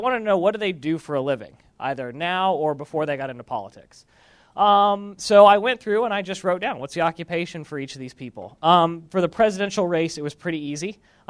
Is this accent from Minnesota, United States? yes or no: no; Pittsburg, Kansas, United States; So I grew up in Pittsburgh, Kansas, which is about 2 hours north of here. My mom was a waitress. My dad was a construction worker.